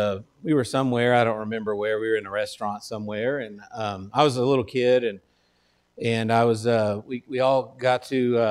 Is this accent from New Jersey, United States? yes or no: no; Texas, United States; I'm from Texas. So if you didn't know this, Texans, at least where I come from, their blood type is coffee and Dr. Pepper.